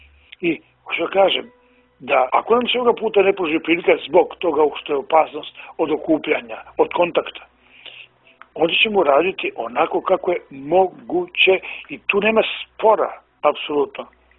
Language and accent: Serbian; Montenegro; U načelu, bar kod nas u Crnoj Gori, ljudi su skloni depresiji nego u drugim srpskim krajevima.